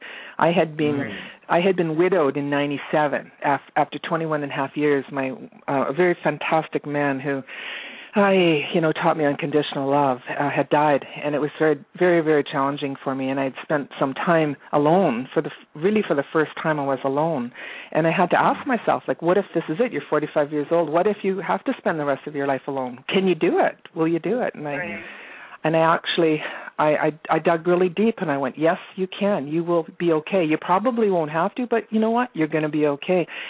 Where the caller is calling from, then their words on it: Vancouver, British Columbia, Canada; I'm from Vancouver